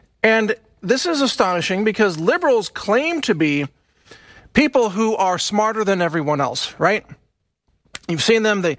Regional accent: Texas, United States; and I'm a Texan, and I'm a Southerner.

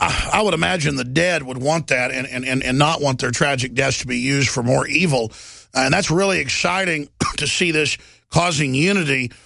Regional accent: Texas, United States; I mean, I grew up in Texas. It's kind of the South, but not really.

